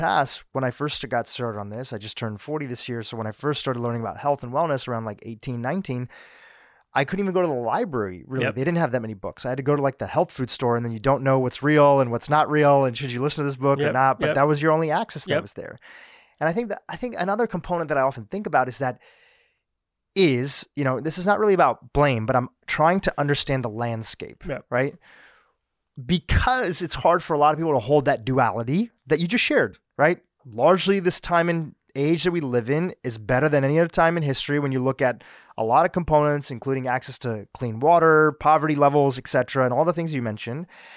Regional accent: Kenya; born there; I went on a trip with them to my home country, the country that I was born in that I haven't really spent much time in. That was Kenya.

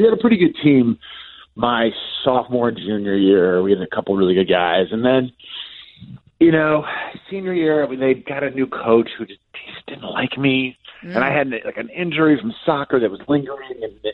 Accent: Chicago, Illinois, United States; Basketball, growing up in Chicago, as you know, in the 90s, it was all basketball.

